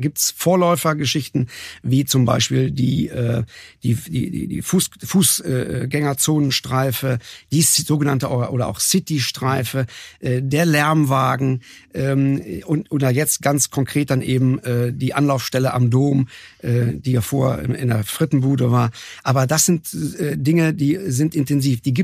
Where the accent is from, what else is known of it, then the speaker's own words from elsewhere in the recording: North Rhine-Westphalia, Germany; born there; Auch ich bin ja Westfale, so von Geburt her, also richtiger.